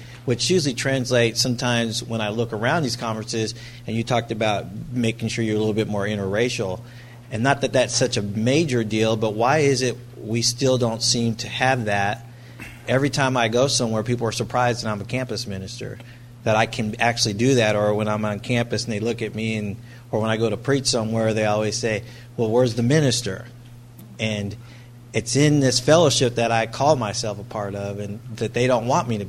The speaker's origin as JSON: {"language": "English", "town": "Kilgore", "region": "Texas", "country": "United States", "said": "I'm from Kilgore, Texas."}